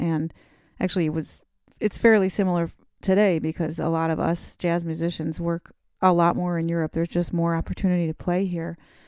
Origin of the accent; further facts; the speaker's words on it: Rochester, New York, United States; also born or lived in Boston / Los Angeles; I grew up in Rochester, but I spent my whole like young adult life more or less in Boston. So I think I was there for 10 years or 12 years on and off. I was in LA for 2 of those years, but I don't consider myself a California person at all.